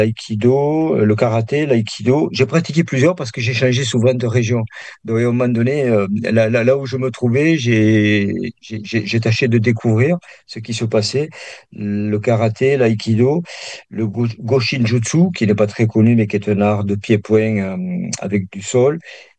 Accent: Perpignan, Occitanie, France; je suis dans le sud, je suis natif de Perpignan, donc je suis dans le sud-sud.

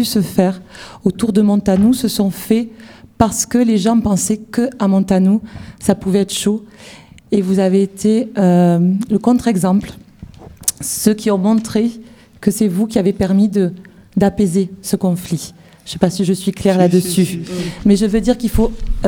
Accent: Villeneuve-sur-Lot, Nouvelle-Aquitaine, France; Donc moi, je viens de Villeneuve-sur-Lot.

